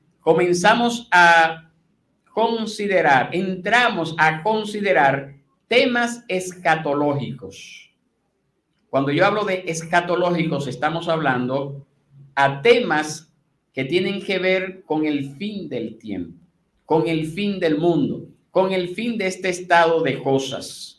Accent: Dominican Republic; como podemos decir cualquier dominicano, ¿verdad? Yo tengo mi tierra ya en esa isla, en esa porción de la isla, allí está mi tierra.

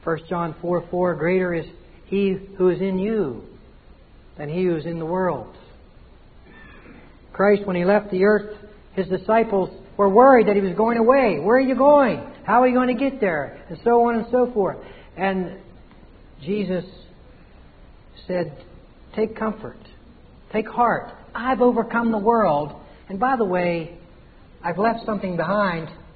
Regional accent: West Virginia, United States; accent: West Virginia; forget my Virginia accent, West Virginia accent

